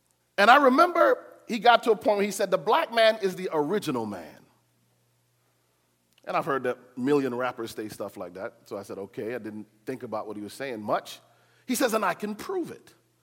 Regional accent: Connecticut, United States; I grew up in Connecticut. My closest friends were Jewish.

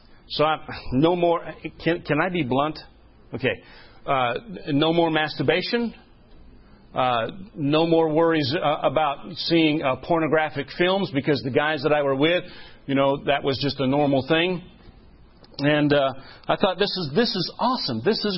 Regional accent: New England, United States; I was raised mostly in New England, a very liberal part of the country

